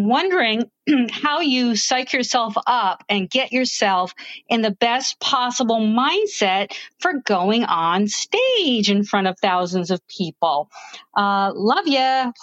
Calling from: New Jersey, United States; in New Jersey.

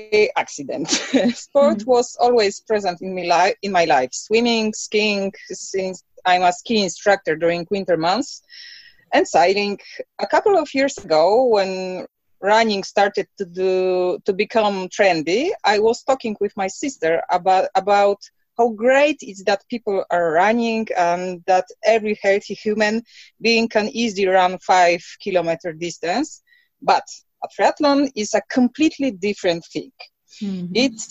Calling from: Svalbard, Svalbard & Jan Mayen; At the end of the world, we are calling from Polish Polar Station on Spitsbergen.

